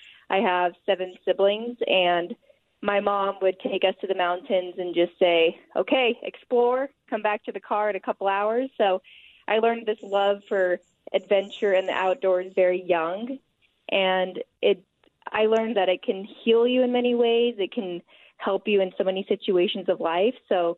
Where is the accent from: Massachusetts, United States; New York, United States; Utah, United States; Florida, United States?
Utah, United States; Yes, I was born and raised here in Utah. Absolutely love it.